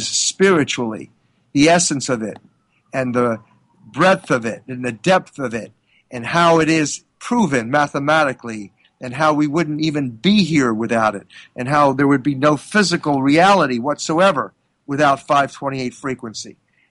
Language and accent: English; Philadelphia, Pennsylvania, United States; So it's just interesting, though, that I'm from Philadelphia, the city of brotherly love.